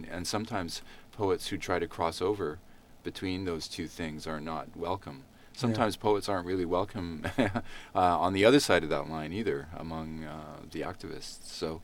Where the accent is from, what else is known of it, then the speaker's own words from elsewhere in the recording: Leduc, Alberta, Canada; and I grew up in Leduc, Alberta.